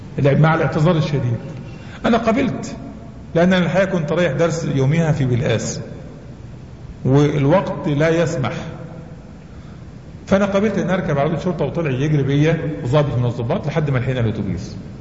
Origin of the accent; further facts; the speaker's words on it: Mansoura, Dakahlia, Egypt; قلت له: انا من المنصوره يا اخوي.